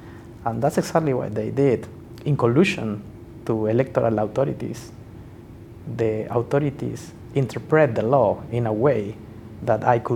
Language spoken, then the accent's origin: English; Peru; I'm from Peru.